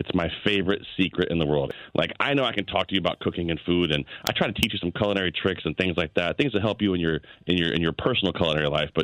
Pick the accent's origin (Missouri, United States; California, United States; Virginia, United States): Virginia, United States; I grew up in Virginia, and my dad used to make drop biscuits all the time